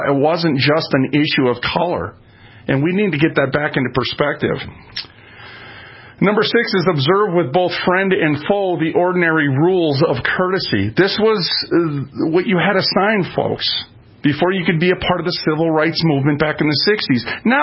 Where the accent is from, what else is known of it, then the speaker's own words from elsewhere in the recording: Minneapolis, Minnesota, United States; When I was raised up in North Minneapolis, friends, there was blacks, there was Hispanics, there was Hmongs